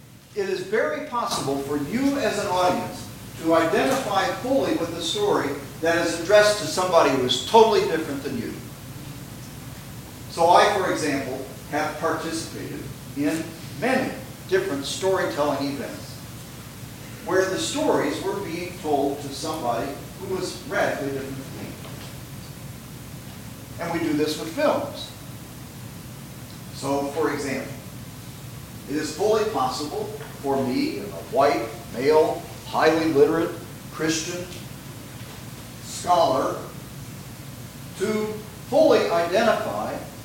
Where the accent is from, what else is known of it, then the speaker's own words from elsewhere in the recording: United States; It is fully possible for me as an American